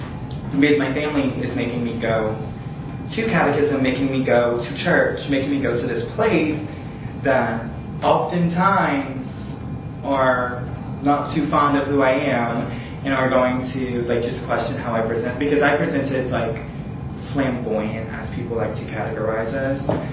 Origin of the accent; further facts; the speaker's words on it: Maurice, Louisiana, United States; I grew up in Maurice, Louisiana, went to country school